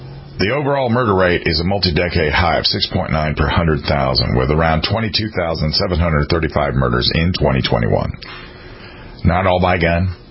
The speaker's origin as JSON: {"language": "English", "region": "South Carolina", "country": "United States", "tie": "born or raised there", "said": "when I was growing up in the Midlands of South Carolina, I was there in the Deep South when Martin Luther King was killed."}